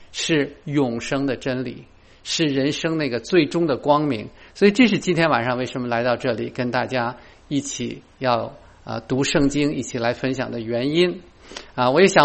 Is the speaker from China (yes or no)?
yes; Beijing, China; now in Chicago, United States; 我是北京人啊，北京生北京长的北京人。我父亲是浙江人，我一直拒绝说我的祖籍是浙江，因为我从来没去过那个地方。所以我一直说我是北京生北京长的北京人